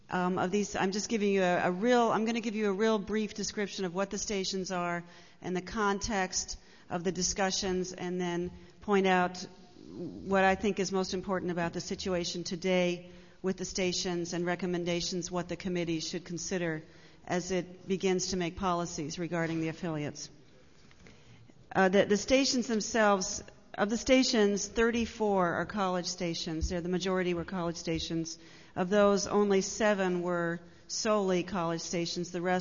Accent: New York City, New York, United States; I'm from New York City.

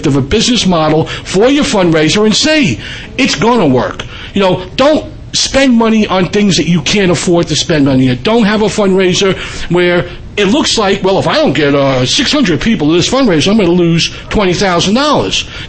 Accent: Long Island, New York, United States; I am from Long Island, I'm not a city resident.

